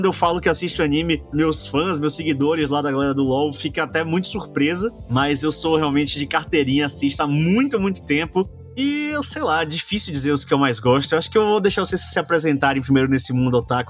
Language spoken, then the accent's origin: Portuguese; Salvador, Bahia, Brazil; Eu sou de Salvador